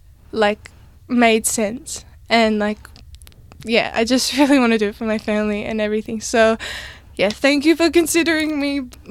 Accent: Australia; I'm from Australia, you know?

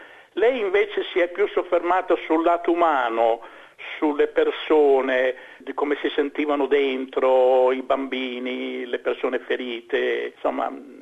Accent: Imola, Emilia-Romagna, Italy; born there; andai in Italia, a Imola, la mia città natale

